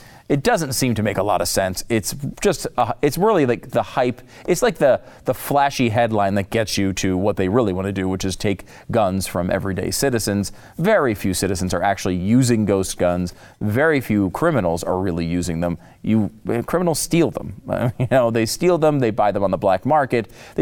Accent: Connecticut, United States; I grew up in Connecticut. Nobody I knew really was a big gun guy.

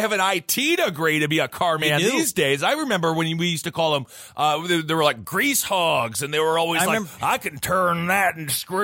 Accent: Wisconsin, United States; that story is so much bigger than I remember with my 13-year-old brain growing up in Wisconsin.

